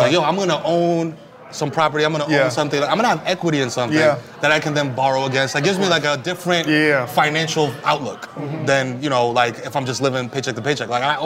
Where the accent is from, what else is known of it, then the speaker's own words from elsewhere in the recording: Bronx, New York, United States; And I'm born and raised in the Bronx.